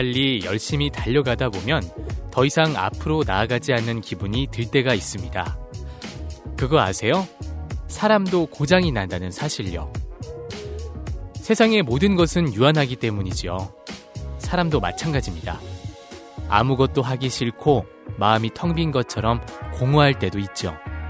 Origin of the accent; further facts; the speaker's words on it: Seoul, South Korea; 저는 따뜻한 서울 남자